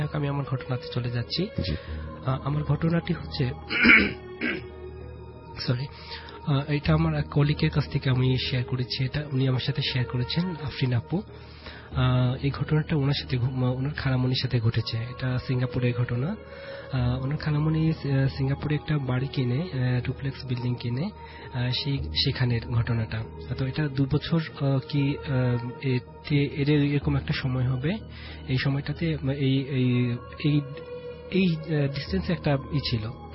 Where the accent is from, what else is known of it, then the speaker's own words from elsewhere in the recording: Mirpur, Dhaka Division, Bangladesh; আমি মিরপুর থেকে এসেছি।